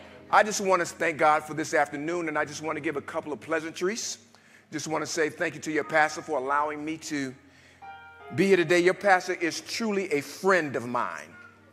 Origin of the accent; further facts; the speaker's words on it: Opa-locka, Florida, United States; But I'm not going to lie. I'm from Opa-locka. That man done hit my car.